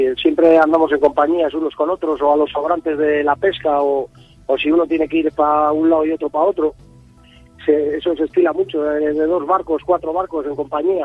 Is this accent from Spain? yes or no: yes; Colindres, Cantabria, Spain; Hombre, yo soy de Colimbres